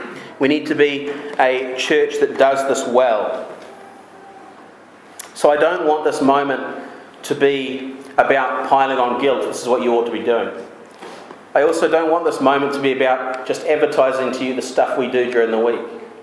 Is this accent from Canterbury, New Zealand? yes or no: yes; Timaru, Canterbury, New Zealand; now in Auckland, New Zealand; You know, I come from Timaru, and it rains less than half the amount it rains in Auckland.